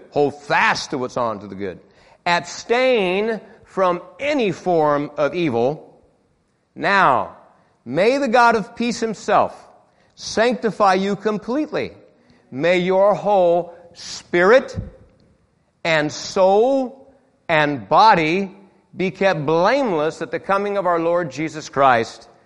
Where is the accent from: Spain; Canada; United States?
Spain; I spent some formative years in Spain. I grew up in Spain as a young man.